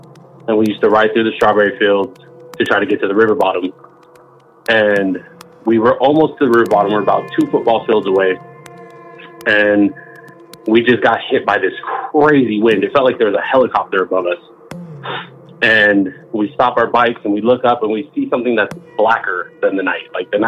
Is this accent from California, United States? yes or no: yes; California, United States; All right. Well … from Southern California.